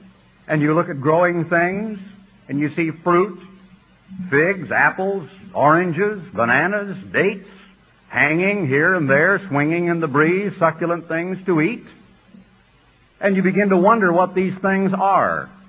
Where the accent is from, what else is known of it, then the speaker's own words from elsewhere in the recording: Oregon, United States; When I grew up in Oregon, I grew up with a little radio set that looked rather strange over here on a little desk.